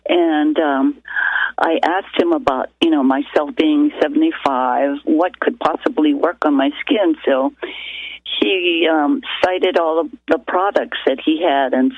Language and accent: English; Hawaii, United States; I'm 75 years old. And, you know, having been born and raised in Hawaii, the tropics, where it's always, well, most of the time it's always sunny.